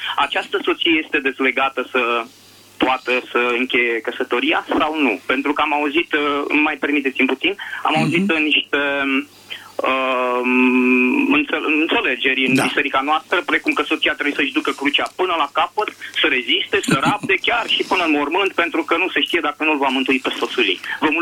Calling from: Bucharest, Romania; din București, de la grupul taximetriștilor creștini.

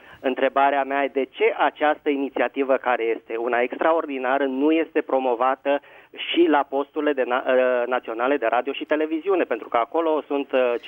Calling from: Bucharest, Romania; sunt din București

